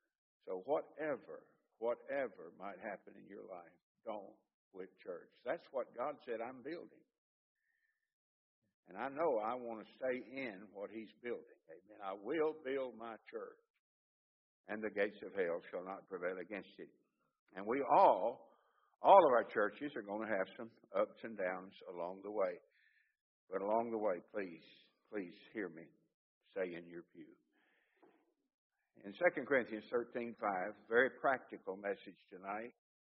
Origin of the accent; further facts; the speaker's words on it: Tennessee, United States; But born and raised in Tennessee … when it wasn't even fancy to be country.